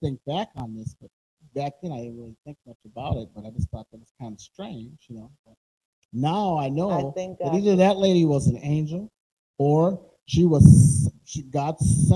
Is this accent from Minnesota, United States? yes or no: yes; Minnesota, United States; I didn't really think much about it in those days, but I'm being from Minnesota.